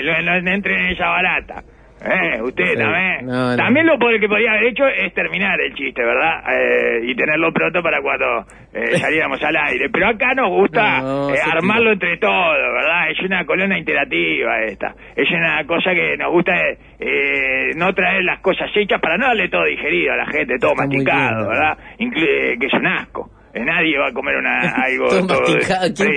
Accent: Canary Islands, Spain; Como nosotros, sí, como nosotros, como los canarios, en general, ¿verdad?

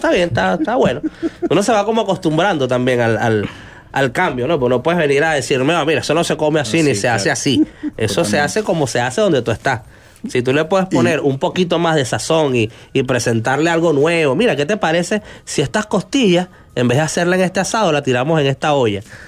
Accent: Venezuela; Y me dice, ¿de dónde sos? Y yo le digo, de Venezuela.

